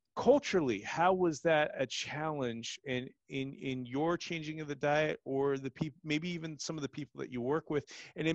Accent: Ohio, United States; I'm originally from Ohio, so like that was the thing.

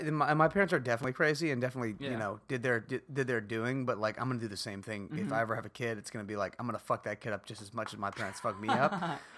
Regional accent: Kentucky, United States; I was very fortunate to be where I'm from. I dig it. It's a smaller city mm-hmm. in comparison to the rest of the United States. But like, I guess it's the largest city in Kentucky.

